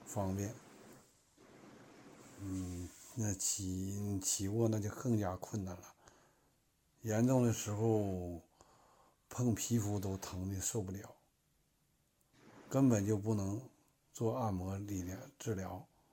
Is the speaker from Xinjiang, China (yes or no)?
no; Yanbian, Jilin, China; 我来自长白山脚下延边朝鲜族地区，我是一名中医按摩医生，